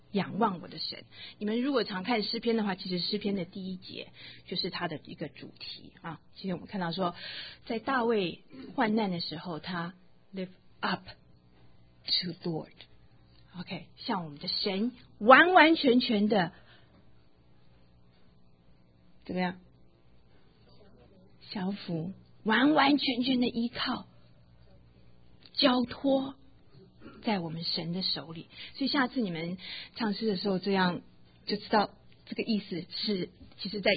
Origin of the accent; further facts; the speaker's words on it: China; 这我们中国人最会，中国人爱面子，对不对？